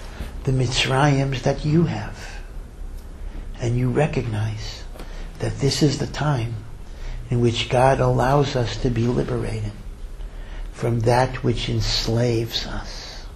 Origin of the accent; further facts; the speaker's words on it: United States; moved away as an adult; now in Israel; So for many, many years, I was born in America, and of course I lived in America, and I was a professor of law at the University of Maryland.